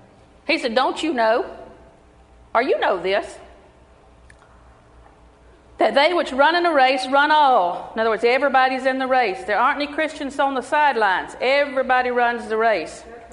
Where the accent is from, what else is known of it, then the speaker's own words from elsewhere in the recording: Auburndale, Florida, United States; Well, I'm from Auburndale, so that's what you get. That's what we say in Auburndale. Auburndale is my home.